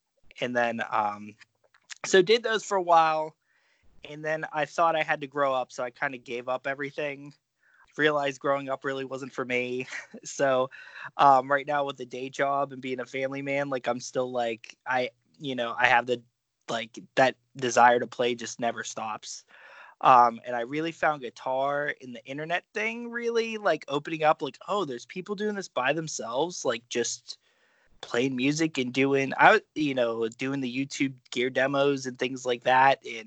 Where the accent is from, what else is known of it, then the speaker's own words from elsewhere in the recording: Pittsburgh, Pennsylvania, United States; Oh, yeah. I was going to say I'm a lifer, so.